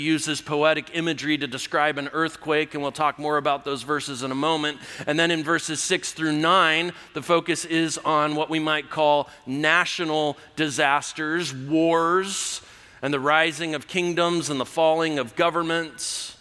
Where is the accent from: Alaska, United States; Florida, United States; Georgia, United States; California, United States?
California, United States; I'm easily impressed. I'm from California.